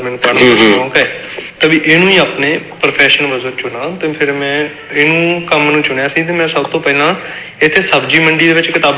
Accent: Randiala, Punjab, India; ਮੇਰਾ ਪਿੰਡ ਰੰਡਿਆਲਾ ਮੋਗੇ ਜ਼ਿਲ੍ਹੇ ਦੇ ਵਿੱਚ

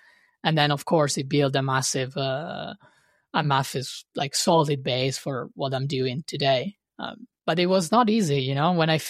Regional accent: Trieste, Friuli-Venezia Giulia, Italy; I had an opportunity with the owner in my hometown in Trieste to become the skipper

